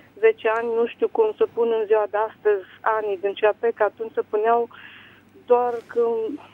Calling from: Spain; Eu sunt din Spania.

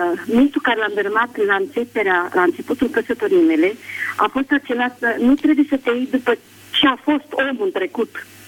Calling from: Spain; Vă sunt din Spania … din Spania

